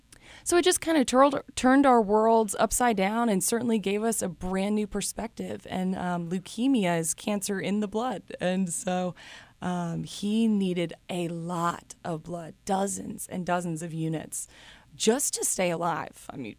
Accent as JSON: {"language": "English", "region": "Tennessee", "country": "United States", "tie": "born or raised there", "said": "I'm the oldest of six kids, and I grew up in Middle Tennessee, and I actually attended MTSU, so the Blue Raiders at home."}